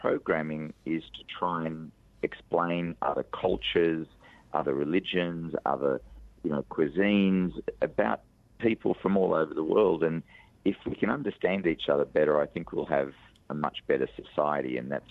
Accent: Australia

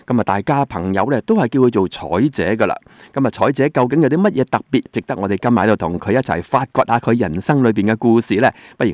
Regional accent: Guangdong, China; 就是我们广东人讲得好啊

